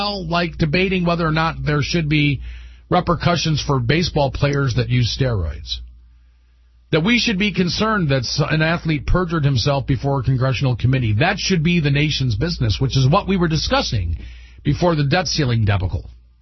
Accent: United States; by virtue of being an American, we have certain alienable rights and obligations

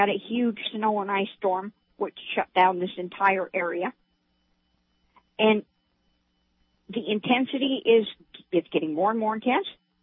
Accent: Seattle, Washington, United States; I was raised in Seattle.

